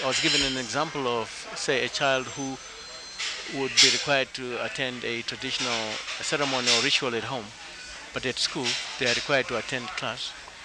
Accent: Zimbabwe; first language Shona; English is a second language; My mother tongue is Shona, which is one of maybe five languages in my country. But mine is spoken by about 80%, because it's a small country, so it's possible.

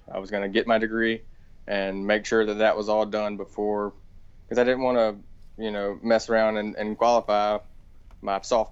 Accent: Florida, United States; Growing up on Lake Talquin, I always fished, you know, whether it be off the dock or with my dad or whatever on the lake.

